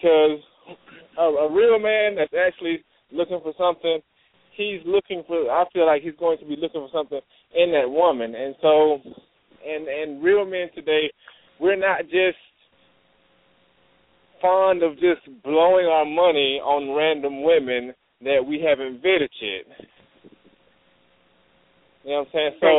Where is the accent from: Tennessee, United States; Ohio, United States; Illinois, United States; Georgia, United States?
Georgia, United States; I'm from Georgia.